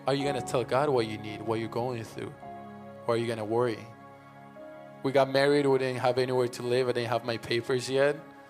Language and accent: English; Argentina; English is a second language; now in United States; I'm from Argentina, if you couldn't tell.